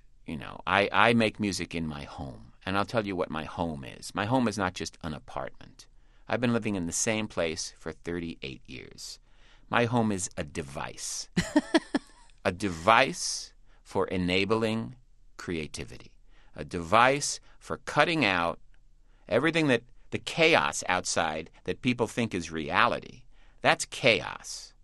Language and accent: English; New York City, New York, United States; growing up in New York, and in particular going to the UN school, which is, I went to the United Nations school from kindergarten all the way through high school.